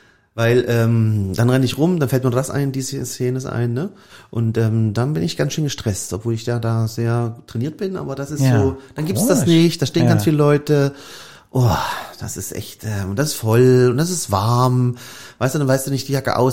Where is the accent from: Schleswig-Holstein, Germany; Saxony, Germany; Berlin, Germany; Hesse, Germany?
Saxony, Germany; ich komme ja aus Sachsen, ne? Ist Weihnachten was ganz Bedeutendes, ne? Das ist Erzgebirge nicht weit.